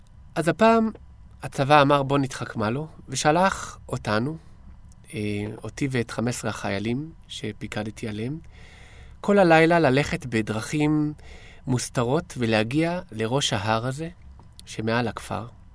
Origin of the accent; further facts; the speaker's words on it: Ofakim, Southern District, Israel; אני זוכר את עצמי כילד חופשי בגבעות של אופקים.